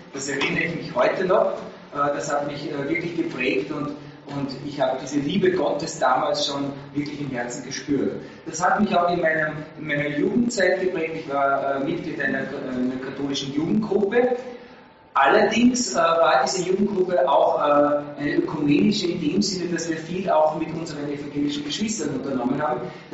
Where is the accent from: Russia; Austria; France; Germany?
Austria; Salzburg; moved away as an adult; now in Vienna, Austria; Ich komme aus Salzburg, bin in einer 7-köpfigen Familie aufgewachsen.